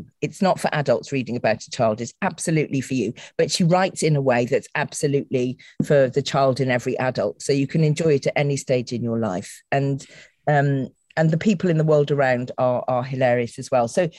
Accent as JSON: {"language": "English", "region": "South West England", "country": "United Kingdom", "tie": "born or raised there", "said": "So I was growing up in the Cotswolds in the 1960s."}